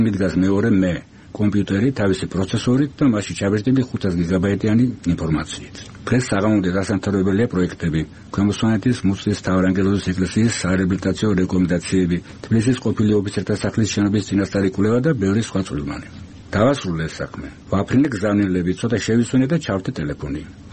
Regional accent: Tbilisi, Georgia; also born or lived in Batumi; მე თბილისელი ვარ, თუმცა ბათუმში დაბადებული

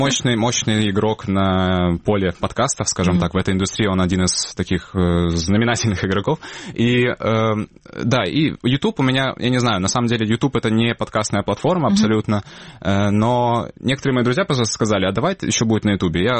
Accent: Crimea, Ukraine; я еще крымчанин, у меня не было такой бытового украинского

